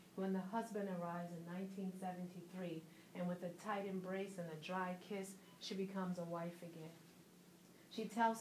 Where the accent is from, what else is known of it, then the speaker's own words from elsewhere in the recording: Philadelphia, Pennsylvania, United States; growing up in North Philadelphia and also being an African woman, kind of merged together.